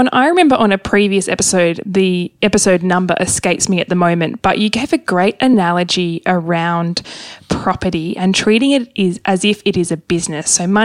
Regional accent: Hobart, Tasmania, Australia; you're heading to Hobart, my hometown, on Friday.

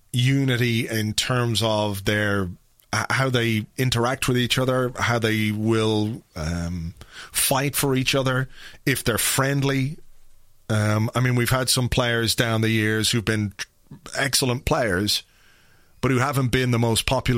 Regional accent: London, United Kingdom; born there; I was born in London

